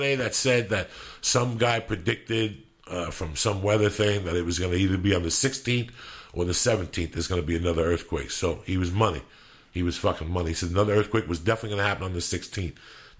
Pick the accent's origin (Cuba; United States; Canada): Cuba; moved away; This is from the time I came from Cuba to me finding